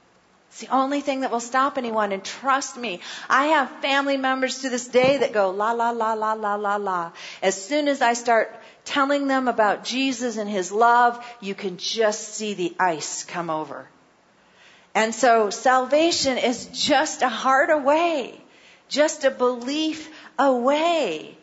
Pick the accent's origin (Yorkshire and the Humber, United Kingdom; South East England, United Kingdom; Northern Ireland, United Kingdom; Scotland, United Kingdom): Scotland, United Kingdom; I'm Scottish.